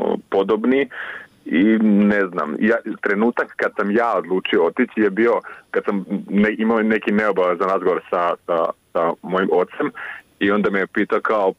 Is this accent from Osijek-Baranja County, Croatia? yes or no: yes; Beli Manastir, Osijek-Baranja County, Croatia; Znači, ja sam iz Belog Manastira, ali sam studirao u Osijeku i tamo sam i živio jedno vrijeme za vrijeme studija i poslije studija sam tamo ostao, radio sam.